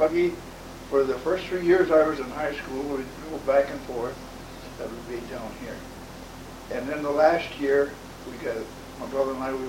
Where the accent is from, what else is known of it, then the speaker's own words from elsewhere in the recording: Northville, Michigan, United States; I was born on Six Mile Road, a half a mile east of Napier. Uh-huh. So that is just about 3 miles from where I was born. And I've lived here nearly all my life.